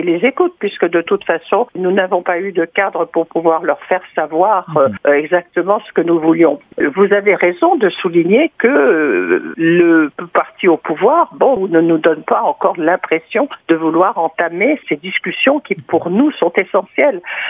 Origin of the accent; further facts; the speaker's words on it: Côte d’Ivoire; Nous sommes des Ivoiriens, nous ne voulons pas que la Côte d'Ivoire brûle